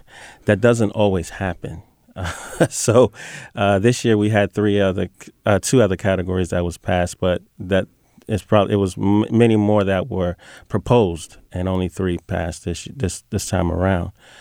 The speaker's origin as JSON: {"language": "English", "town": "Washington", "region": "District of Columbia", "country": "United States", "tie": "born or raised there", "lives_now": "Sacramento, United States", "said": "My parents are from Trinidad and Tobago. I grew up in Washington, D.C. and performed a lot there and then migrated to Sacramento in 2015."}